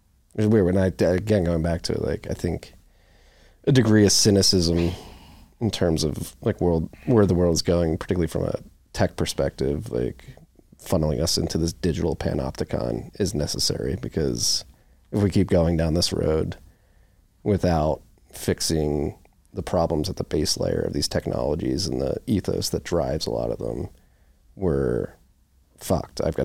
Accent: Philadelphia, Pennsylvania, United States; I'm from Philly and went to college in the Midwest and then moved to New York.

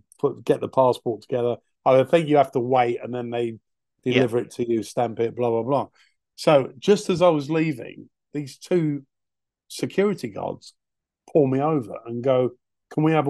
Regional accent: United States; born there; So, you know, I told you I was born in America.

